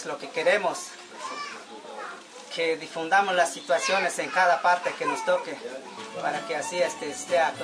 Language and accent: Spanish; Mexico; nosotros tenemos derecho en todos nosotros como mexicanos.